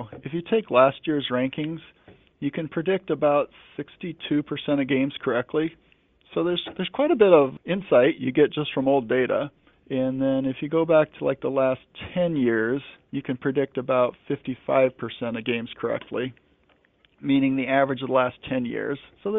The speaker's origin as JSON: {"language": "English", "region": "Iowa", "country": "United States", "tie": "born or raised there", "said": "Again, I grew up in Iowa. I played high school football for a few years."}